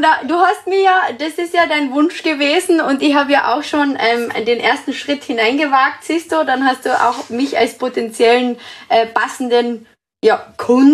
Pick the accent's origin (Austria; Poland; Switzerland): Austria; Carinthia; ich bin aus Österreich, aus Kärnten.